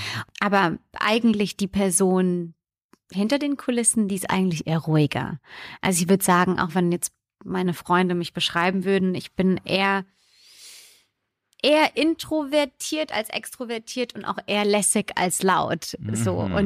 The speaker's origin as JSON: {"language": "German", "town": "Bürstadt", "region": "Hesse", "country": "Germany", "said": "ich bin da sehr ländlich unterwegs und ich komme vom Land aus der Nähe von Mannheim. Bürstadt heißt der Ort. Ja, und muss ganz ehrlich sagen, dass ich einfach ein Landmädchen bin."}